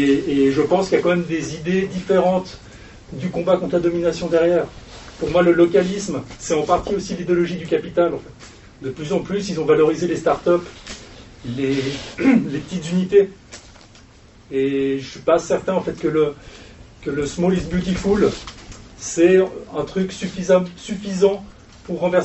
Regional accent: Geneva, Switzerland; Moi, je suis de Genève, en fait

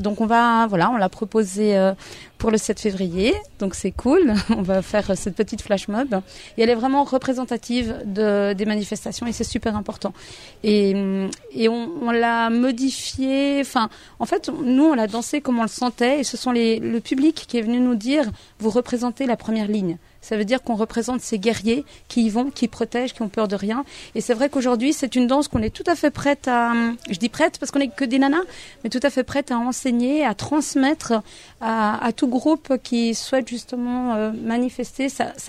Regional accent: Concepción, Biobío, Chile; où moi je viens de Concepción, donc je suis super fière de ma région

